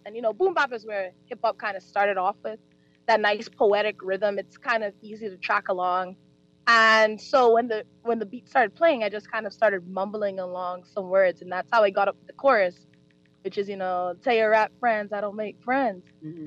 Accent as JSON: {"language": "English", "country": "Bahamas", "tie": "born or raised there", "said": "I was actually descended from Jamaica. So my parents are actually Jamaican, but I was adopted here in the Bahamas."}